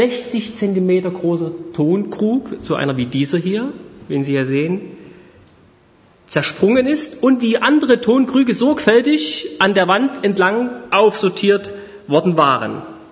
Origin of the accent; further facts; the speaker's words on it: Saxony, Germany; now in Monheim am Rhein, Germany; ich werde im November 39 Jahre alt und bin ein Erzgebirgler. Also ich komme aus Sachsen, wohne aber seit 2011 fast durchgängig in den alten Bundesländern und wohne jetzt seit 2017 in Monheim am Rhein, weil ich geheiratet habe.